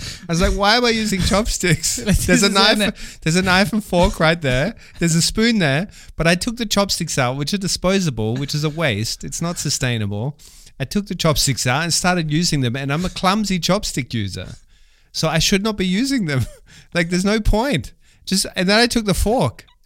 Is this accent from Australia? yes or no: yes; Australia; I'm Australian